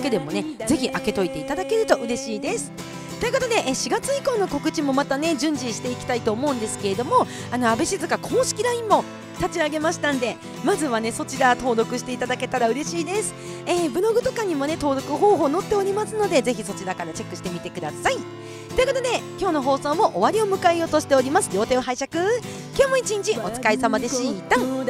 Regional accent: Kushiro, Hokkaido, Japan; 地元の釧路

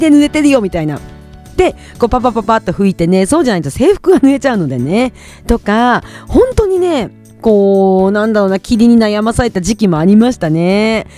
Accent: Kushiro, Hokkaido, Japan; moved away as an adult; now in Tokyo, Japan; 私の地元の北海道の釧路市はですね、梅雨がないんですよ。

